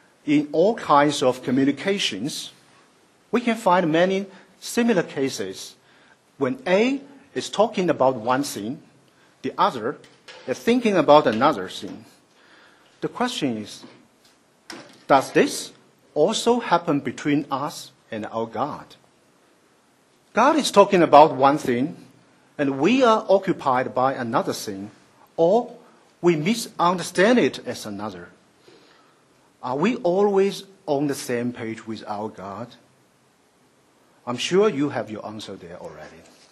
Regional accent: Shanghai, China; first language Shanghainese; English is a second language; You know, because the English is my fourth language. It ranks after Shanghainese, Mandarin, and Cantonese. So I could not help speaking English with this, you know, mysterious mixed flavor of those spoken Chinese

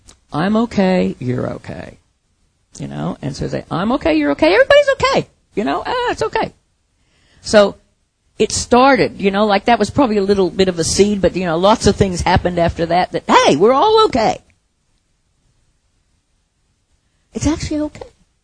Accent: Midwest, United States; I grew up in the Midwest where you had bales of hay.

